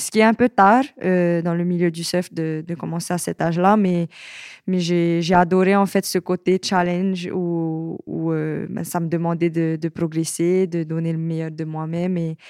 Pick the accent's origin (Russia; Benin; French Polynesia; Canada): French Polynesia; Tahiti; Je suis de Tahiti et je suis surfeuse professionnelle.